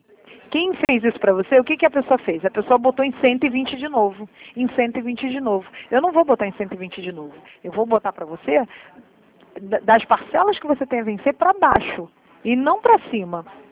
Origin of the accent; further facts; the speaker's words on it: Rio de Janeiro, Brazil; Eu sou aqui da Taquara, Jacarepaguá.